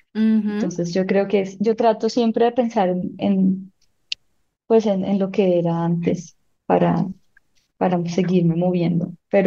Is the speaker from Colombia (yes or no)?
yes; Colombia; now in Belgium; yo llevo allá 15 años, pero yo siento que mi corazón todavía está acá. O sea, yo amo Bélgica y me encanta y todo, pero si a mí me dicen de dónde eres o cómo te sientes, yo soy colombiana 100%.